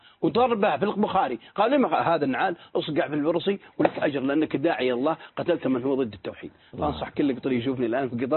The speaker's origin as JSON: {"language": "Arabic", "region": "Al-Qassim", "country": "Saudi Arabia", "said": "ما يسمى عندنا في القصيم البعرصي"}